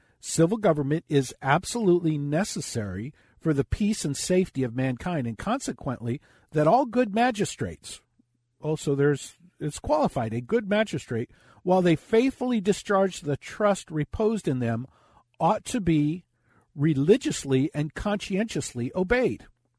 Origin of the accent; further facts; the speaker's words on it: Los Angeles, California, United States; I grew up in East Los Angeles.